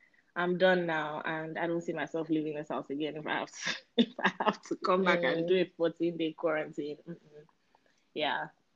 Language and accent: English; Miami, Florida, United States; now in California, United States; I was away from California for like 2 months. I was back home in Miami.